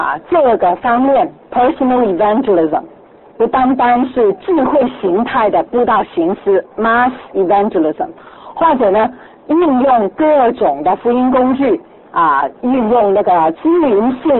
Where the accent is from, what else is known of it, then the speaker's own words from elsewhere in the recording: Guangdong, China; 如果他呢是用广东话的，我们是广东人呢就可以用广东话方言呢跟他谈论哈